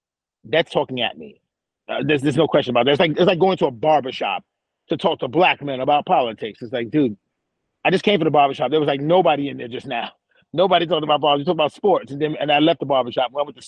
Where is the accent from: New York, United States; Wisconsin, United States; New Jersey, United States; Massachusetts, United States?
New York, United States; I love Cameron. I'm from New York. It's fine.